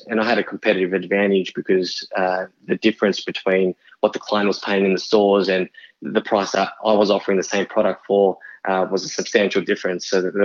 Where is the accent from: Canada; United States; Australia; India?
Australia; Sydney, New South Wales; So I grew up in the inner west of Sydney. I've got two older sisters, they're twins.